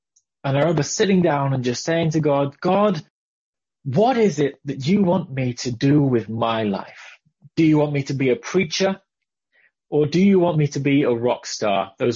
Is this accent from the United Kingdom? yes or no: yes; South West England, United Kingdom; And my parents were also dairy farmers in Dorset. So I was raised on a farm.